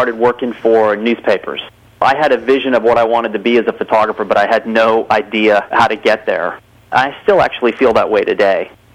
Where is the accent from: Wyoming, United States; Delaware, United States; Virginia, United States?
Wyoming, United States; Well, basically, I started out as a country boy. I was raised in Indiana, Wyoming, in the country